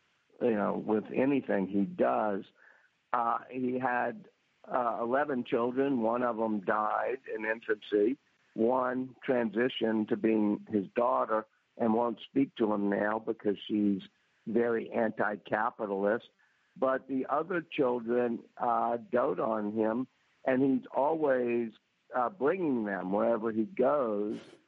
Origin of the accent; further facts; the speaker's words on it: New Orleans, Louisiana, United States; I'm from New Orleans, which is an old city, and I love cities that are beautiful.